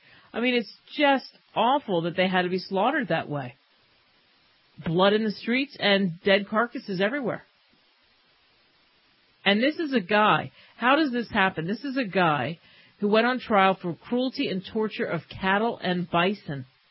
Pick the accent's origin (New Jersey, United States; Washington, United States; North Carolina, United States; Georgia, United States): New Jersey, United States; also born or lived in Ohio; I grew up in New Jersey.